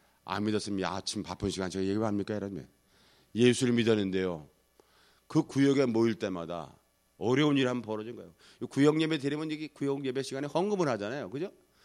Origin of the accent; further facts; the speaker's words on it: Daejeon, South Korea; 저는 거기 바로 옆에 대전입니다.